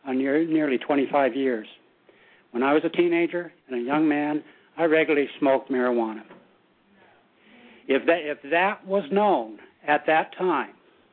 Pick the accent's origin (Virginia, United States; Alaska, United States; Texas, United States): Alaska, United States; Big Lake; I'm from Big Lake, Alaska.